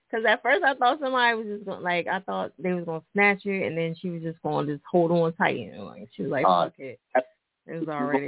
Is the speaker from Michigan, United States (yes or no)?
no; Boston, Massachusetts, United States; Because I love me some Boston people. You know, they're like, that. I'm from Boston.